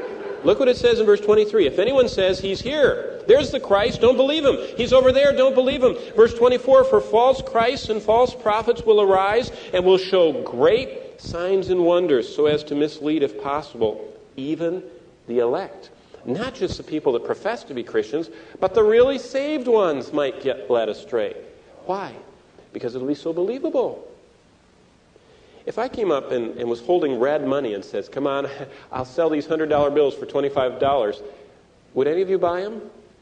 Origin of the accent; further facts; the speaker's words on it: California, United States; We're from California. We used to do that, too.